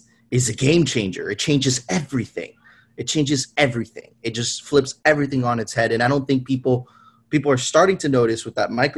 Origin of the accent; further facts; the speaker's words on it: Miami, Florida, United States; I grew up in Miami, bro.